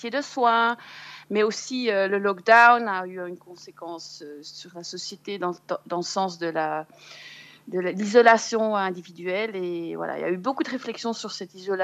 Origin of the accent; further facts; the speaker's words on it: Jura, Switzerland; moved away; moi j'ai quitté le Jura il y a aussi une vingtaine d'années